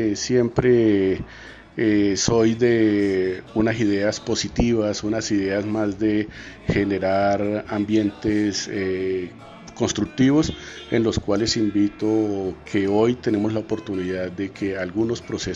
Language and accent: Spanish; Tolima, Colombia; que nosotros, el sur del Tolima, también es de este país, que también somos colombianos